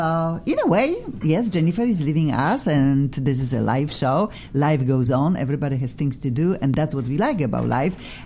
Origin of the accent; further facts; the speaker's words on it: Poland; English is a second language; I'm originally from Europe, from Poland, and I needed to file for my visa, working visa, all of these things.